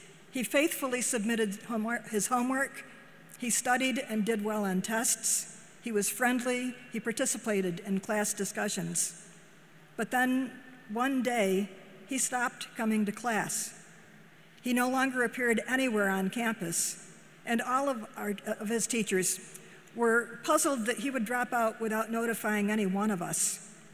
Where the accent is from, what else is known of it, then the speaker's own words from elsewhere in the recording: Johnstown, New York, United States; coming here to Auriesville is very much a homecoming for me because my hometown is Johnstown.